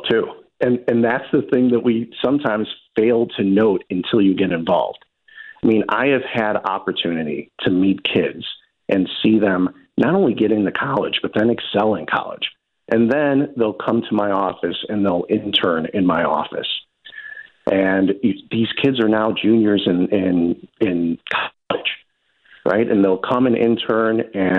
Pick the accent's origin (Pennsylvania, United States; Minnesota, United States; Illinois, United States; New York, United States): Illinois, United States; Elmhurst; last time I was with you, I mentioned that I grew up in Elmhurst, right?